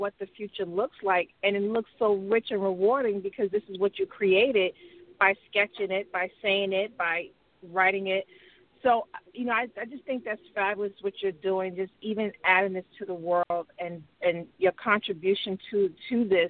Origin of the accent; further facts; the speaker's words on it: New York, United States; I'm from New York, so the difference is a different accent.